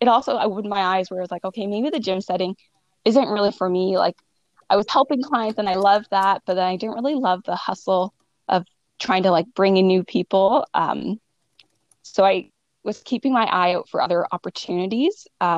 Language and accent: English; Burford, Ontario, Canada; Mindy, who is someone who I know from my hometown back in Burford